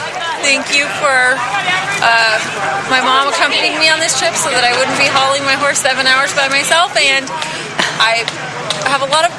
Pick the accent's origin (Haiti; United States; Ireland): United States; Walla Walla, Washington; in my hometown of Walla Walla, there's probably four of us.